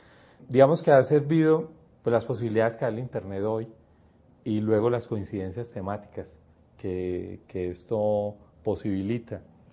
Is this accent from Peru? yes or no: no; Pereira, Risaralda, Colombia; como habitante de Pereira, en Pereira, digamos que el imaginario local dice que somos paisas.